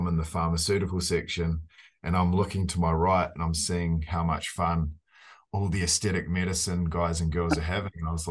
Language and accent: English; New Zealand; moved away as an adult; now in Canada; 12 to 13 years ago when I moved to Canada to follow. I'm originally from New Zealand. People can probably hear my accent.